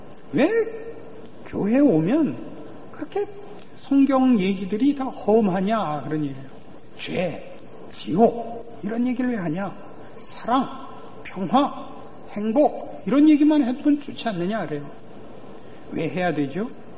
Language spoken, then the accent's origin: Korean; North Korea; 저 집은 고향이 이북 사람들이구나 이건 다 알아요